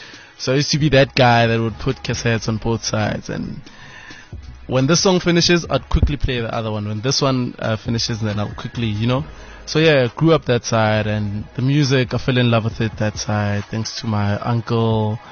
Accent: Siyabuswa, Mpumalanga, South Africa; Grew up in Siyabuswa, in MP. That's where the love actually started, man, for music, you know.

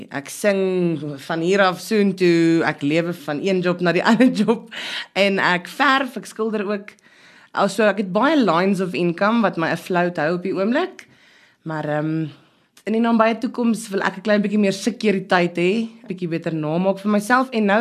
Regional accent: Benoni, Gauteng, South Africa; Ek het in Benoni groot geword.

